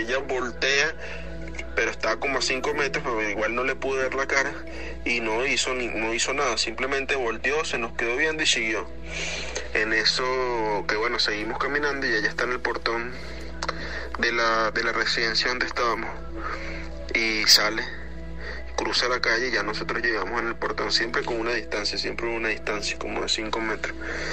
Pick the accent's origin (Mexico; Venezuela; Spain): Venezuela; Yo soy venezolano, eso fue en Venezuela.